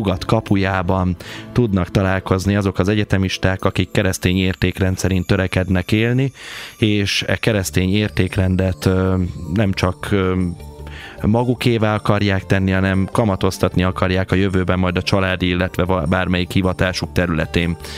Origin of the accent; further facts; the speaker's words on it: Hungary; mert mi magyarok nem kárpát-medenceiek vagyunk, hanem magyarok vagyunk